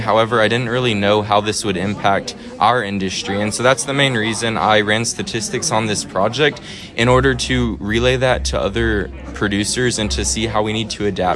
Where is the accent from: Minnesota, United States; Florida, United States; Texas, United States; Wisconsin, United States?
Texas, United States; Stephenville; I come from Stephenville, Texas, a part of the Stephenville FFA chapter